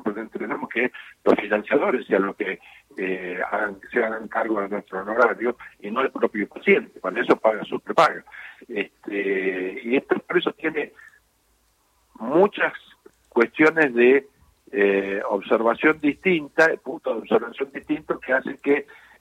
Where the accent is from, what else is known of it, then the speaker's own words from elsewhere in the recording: Buenos Aires, Argentina; born there; moved away as an adult; now in Esquel, Argentina; nací en Capital Federal y de año 85 estoy acá.